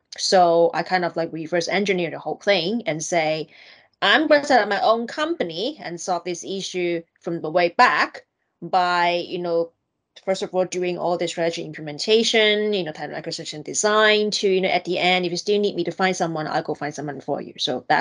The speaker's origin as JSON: {"language": "English", "country": "Hong Kong", "said": "I'm from Hong Kong"}